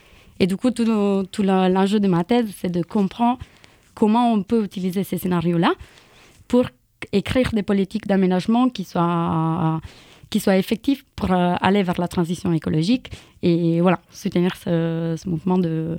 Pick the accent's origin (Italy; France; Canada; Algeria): Italy; Oui, je viens d'Italie à la base, ouais.